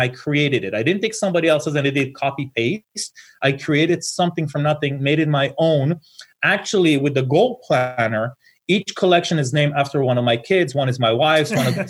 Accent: Israel; English is a second language; moved away as an adult; now in United States; I've been in this country for 24 years now. I moved here from Israel when I was 21.

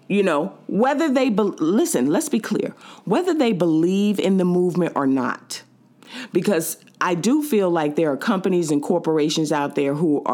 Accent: New York, United States; Being a New Yorker, native New Yorker

